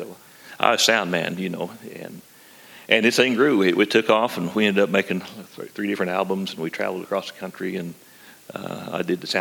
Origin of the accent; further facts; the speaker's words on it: Oklahoma, United States; But I was born in Western Oklahoma, raised out in Western Oklahoma on a farm.